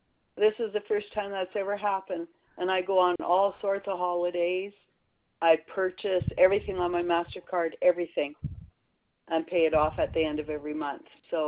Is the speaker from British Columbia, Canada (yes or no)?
no; Saskatchewan, Canada; I'm from Saskatchewan, so we have 22 degrees today.